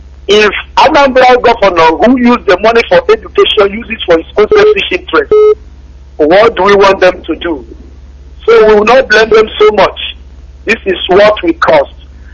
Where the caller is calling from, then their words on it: China; I'm calling from China.